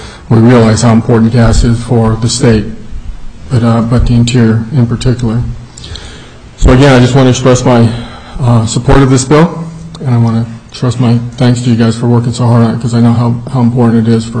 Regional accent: Fairbanks, Alaska, United States; I'm from Fairbanks.

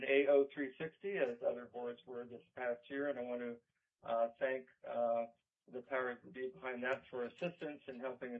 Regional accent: Juneau, Alaska, United States; also born or lived in Anchorage; I was born and raised in Juneau. I'm a 1950s model, so I know where some of the bodies are buried down there. My family moved to Anchorage right after the earthquake in 64.

